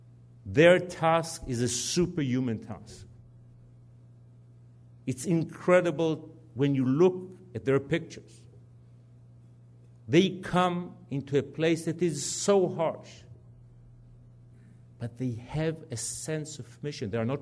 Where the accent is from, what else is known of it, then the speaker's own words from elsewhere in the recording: Rehovot, Central District, Israel; my hometown of Rehovot, many years before I was born.